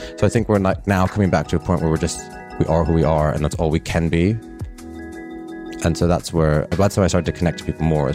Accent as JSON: {"language": "English", "country": "Canada", "said": "that's why we could never define what being Canadian is other than nice, because we're just nice to everybody."}